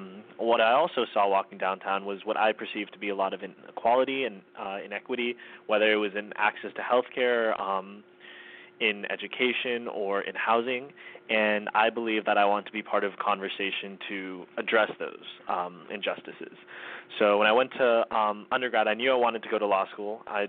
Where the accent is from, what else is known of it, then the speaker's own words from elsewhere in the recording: Atlanta, Georgia, United States; also born or lived in Pakistan; I was born in Pakistan, but I spent most of my life in Atlanta.